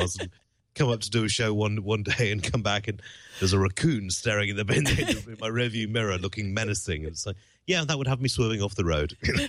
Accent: United Kingdom; And you're like, and as a Brit over here, I am freaked out by raccoons

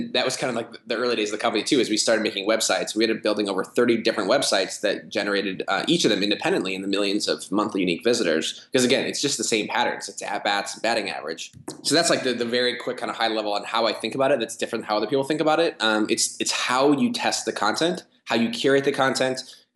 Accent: Midwest, United States; now in Chicago, United States; So I'm from the Midwest. You know, Chicago just has this magnetic pull from everyone in the Midwest.

